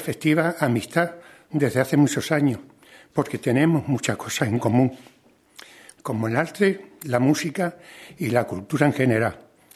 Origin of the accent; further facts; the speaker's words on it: Cáceres, Extremadura, Spain; yo solo he intentado hacer el bien por Cáceres, trabajar por mi tierra